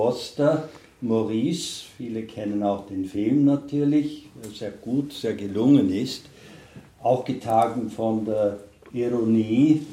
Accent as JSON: {"language": "German", "region": "England", "country": "United Kingdom", "said": "Als ursprünglich Engländer mache ich eine gewisse Ähnlichkeit aus"}